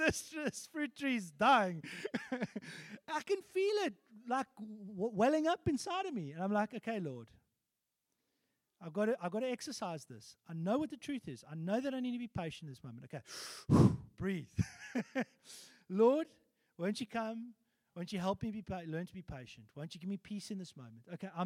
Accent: England, United Kingdom; I'm English, so sometimes I say Afrikaans words that actually are a bit crass.

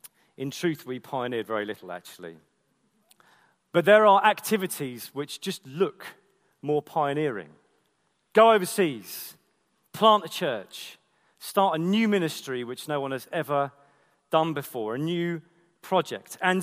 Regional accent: Croydon, London, United Kingdom; I'm from Croydon.

